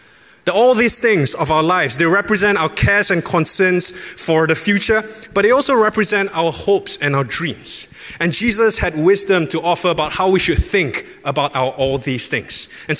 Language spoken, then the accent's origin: English; Peninsular Malaysia, Malaysia; I'm from West Malaysia.